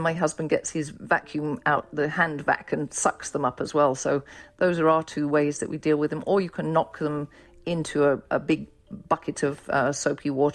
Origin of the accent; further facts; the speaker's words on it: England, United Kingdom; I'm English.